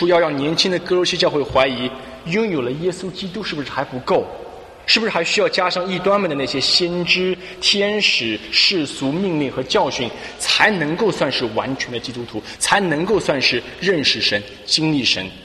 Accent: Shanghai, China; born there; 我出生在上海的大洋浦，大洋浦有点类似于伦敦的 Marland 或者East London， 人才辈出。

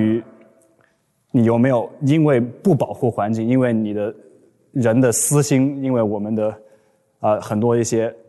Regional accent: Kunming, Yunnan, China; 我从小在昆明长大，那滇池我妈他们那个时代是可以游泳的

